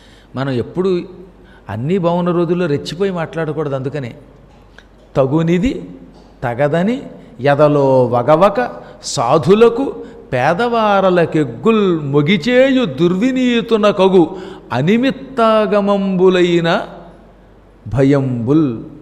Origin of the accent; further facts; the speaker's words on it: Tanuku, Andhra Pradesh, India; మాకు చిన్నప్పుడు తణుకులో ఉన్నప్పుడు బుల్లి బుల్లి పిల్లలుగా ఉన్నప్పుడు సెగ్గట్లో ఏవో కురుపులు వస్తే మా మేనత్తలు గోమూత్రం రాసి సూర్యుడి ఎండలో నిలబెట్టి